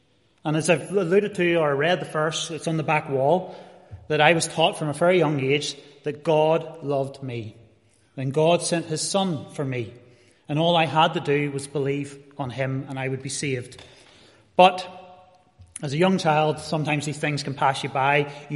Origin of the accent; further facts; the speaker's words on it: Northern Ireland, United Kingdom; born there; But I was born about 40 years ago. I was born in County Down